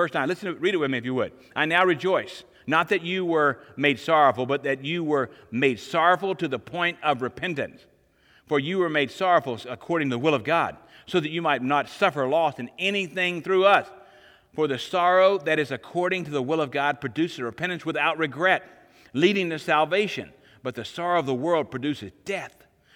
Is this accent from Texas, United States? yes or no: no; Paris, Arkansas, United States; born there; born in the same town I was born in Paris, Arkansas.